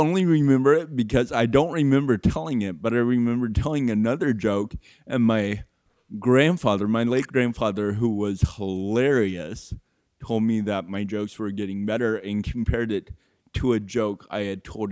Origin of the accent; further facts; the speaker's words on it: Oak Harbor, Washington, United States; I grew up on Whidbey Island, Oak Harbor. I moved there when I was 9, so that's where I consider I grew up.